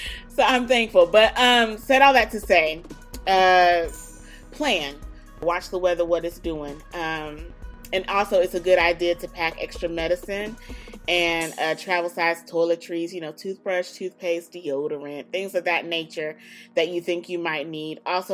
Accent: North Carolina, United States; We're from North Carolina. We from the good old country of North Kakalaki.

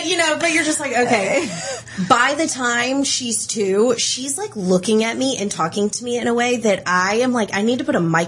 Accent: Versailles, Kentucky, United States; now in Midway, United States; So I grew up in Woodford County. So I'm a local girl. I'm from here. And I loved it. I grew up in downtown Versailles. I live in Midway now.

